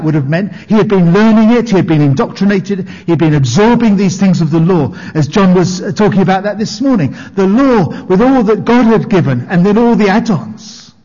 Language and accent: English; Chelmsford, East of England, United Kingdom; born there; if I say I was born in Chelmsford, so what?